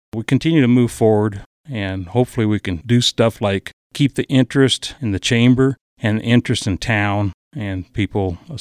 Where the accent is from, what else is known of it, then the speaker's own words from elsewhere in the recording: Monte Vista, Colorado, United States; Well, actually, I'm originally from here in Monte Vista. Born, raised here all my life, so I've been around a long time.